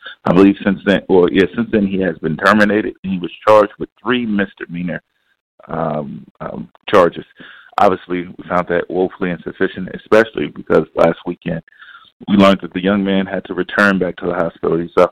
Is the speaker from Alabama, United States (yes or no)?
no; Los Angeles, California, United States; and I got used to this growing up in South Central LA, I'm walking down the street with my 2 older brothers and maybe 1 friend. Well, that's 4 people, and that was considered a gang in Los Angeles.